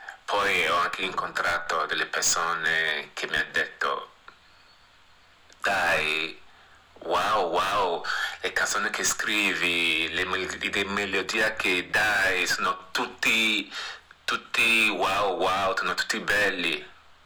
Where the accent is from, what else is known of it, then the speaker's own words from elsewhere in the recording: Nigeria; Italian is a second language; now in Italy; Sono nato in West Africa, Nigeria. Perciò vengo dalla Nigeria. Però vivo qua in Italia da parecchi anni.